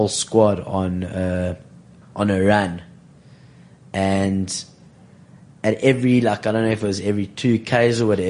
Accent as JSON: {"language": "English", "town": "Johannesburg", "region": "Gauteng", "country": "South Africa", "said": "I'm from Joburg"}